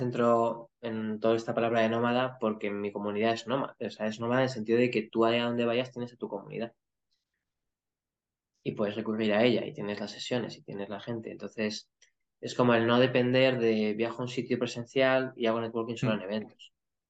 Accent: Logroño, La Rioja, Spain; Yo soy de Logroño, de La Rioja.

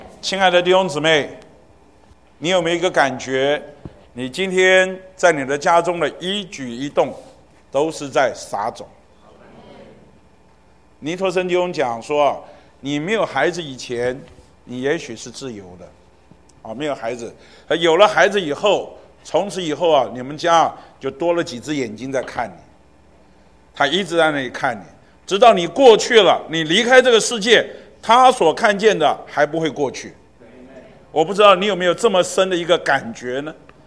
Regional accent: China; 我们中国人那句话说啊，差之毫厘啊，失之千里。

